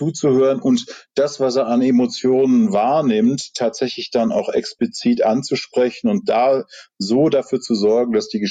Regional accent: Rhineland, Germany; ich komme ja aus dem Rheinland

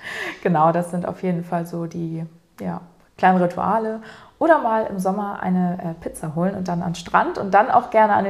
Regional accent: Cuxhaven, Lower Saxony, Germany; Und ich bin ja hier auch aufgewachsen. Ich muss sagen, ich bin in einem nicht sehr touristischen Teil von Cuxhaven aufgewachsen.

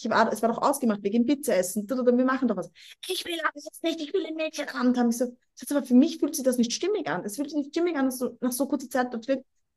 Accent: Vienna, Austria; born there; Aber ich bin eine gebürtige Wienerin. Im Herzen bin ich Wienerin.

